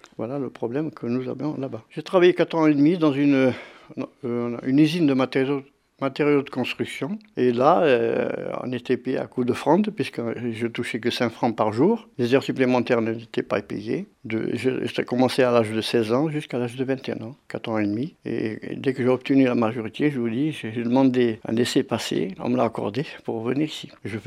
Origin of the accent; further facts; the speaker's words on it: Algeria; moved away as an adult; D'abord, avant de venir, j'ai très souffert en Algérie, d'abord à l'école.